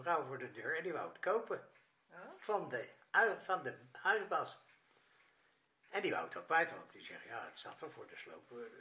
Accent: Leiden, South Holland, Netherlands; In de Lange Straat in Leiden.

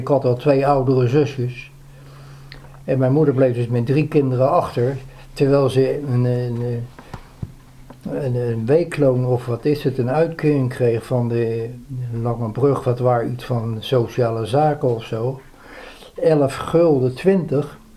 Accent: Leiden, South Holland, Netherlands; Ik ben geboren in de Anna Palonostraat. De Anna Palonostraat was een buurt van Leiden-Noord.

